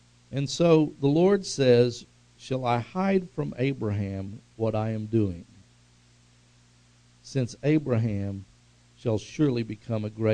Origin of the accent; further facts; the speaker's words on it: Tulsa, Oklahoma, United States; I can remember growing up in West Tulsa, Crystal City.